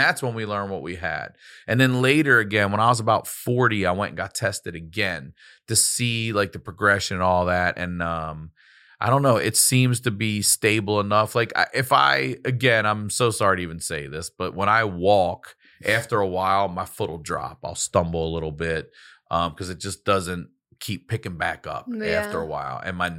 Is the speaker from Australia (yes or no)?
no; Baltimore, Maryland, United States; So we go to Johns Hopkins University because we're from Baltimore.